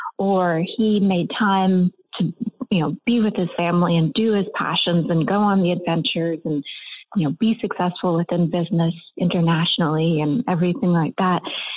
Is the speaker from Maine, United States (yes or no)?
yes; Maine, United States; So I grew up in Maine, selling raffle tickets and setting up the silent auction table